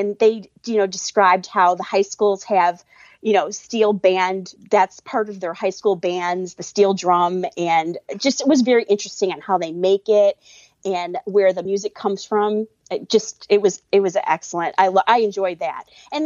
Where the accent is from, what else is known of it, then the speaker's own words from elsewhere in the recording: Chicago, Illinois, United States; And I'm from Chicago and I thought that was cool.